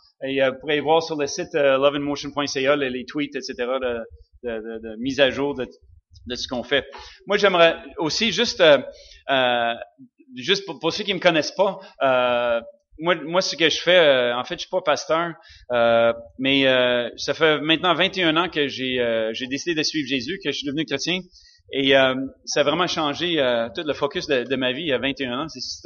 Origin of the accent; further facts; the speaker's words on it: Sherbrooke, Quebec, Canada; là où j'ai grandi à Sherbrooke. Puis quand j'ai quitté Sherbrooke, j'étais pas chrétien.